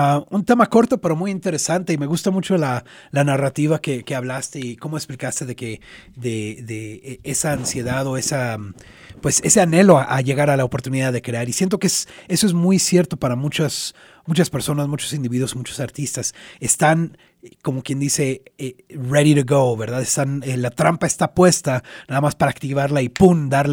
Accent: United States; Yo nací aquí en Estados Unidos, he vivido la mayor parte de mi vida aquí en Estados Unidos

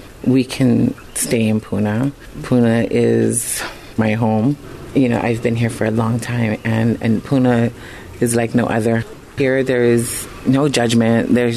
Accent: Makaha, Hawaii, United States; I'm originally from Makaha, but my mom's Wahana and her genealogy traces back to Kalapana.

